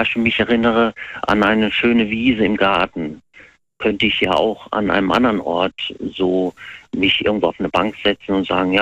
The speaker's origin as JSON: {"language": "German", "region": "Baden-Württemberg", "country": "Germany", "said": "Ja, hallo, ich komme aus Baden-Württemberg."}